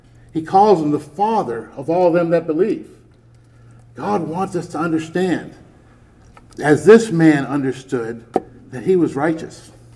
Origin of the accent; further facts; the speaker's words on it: New Hampshire, United States; But I grew up in New Hampshire, and in the wintertime, down here everybody looks forward to the wintertime.